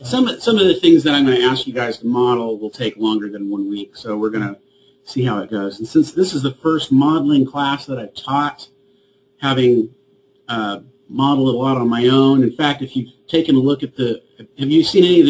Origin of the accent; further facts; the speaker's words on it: Oklahoma, United States; Well, I'm from Oklahoma originally, and I started drawing, gosh, my parents said ever since they could remember